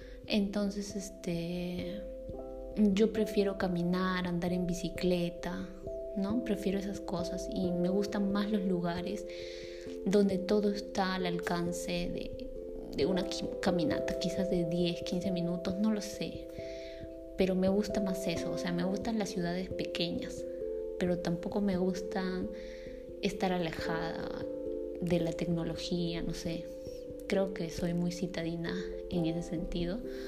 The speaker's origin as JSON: {"language": "Spanish", "country": "Peru", "moved": "yes", "lives_now": "Bremen, Germany", "said": "Tengo 35 años y soy de Perú. Actualmente estoy viviendo en Bremen, Alemania."}